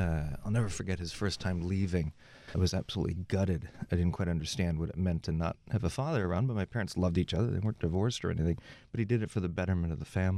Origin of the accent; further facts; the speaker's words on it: Nassau, New Providence, Bahamas; also born or lived in Illinois, United States; Well, I was born in Illinois, and then I grew up in the Bahamas. My father was a banker and was transferred overseas to run a bank when I was a kid. And so I grew up in Nassau, New Providence.